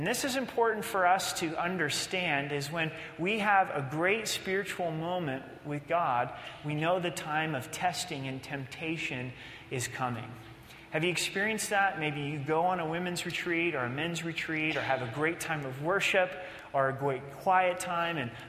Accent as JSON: {"language": "English", "region": "Oregon", "country": "United States", "tie": "born or raised there", "said": "And especially growing up in Oregon, you know, so dad's got his little old timer"}